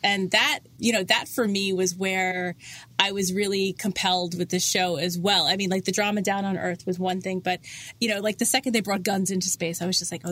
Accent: New York, United States; And I'm from New York, so you know that kind of sticks out as a big cultural moment for me.

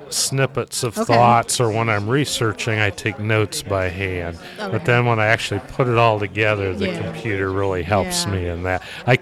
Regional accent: Ohio, United States; I said, well, my grandson, Connor, and I are from Ohio.

